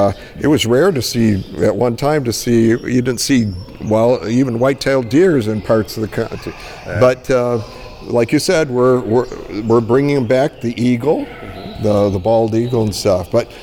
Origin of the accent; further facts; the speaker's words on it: Michigan, United States; I grew up near the Kellogg Bird Sanctuary.